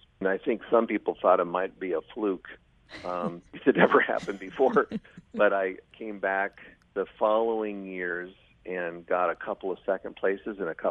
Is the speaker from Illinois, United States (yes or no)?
no; Seattle, Washington, United States; moved away as an adult; Yes, I was born and raised in Seattle and left just after high school to tour full-time.